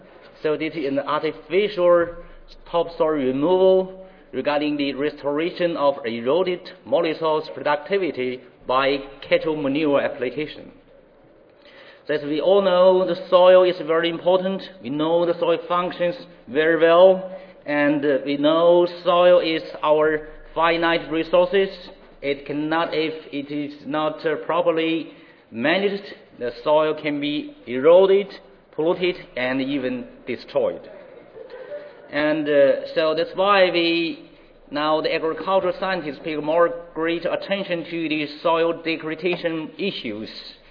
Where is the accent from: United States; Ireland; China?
China; Northeast China; English is a second language; from Northeast China.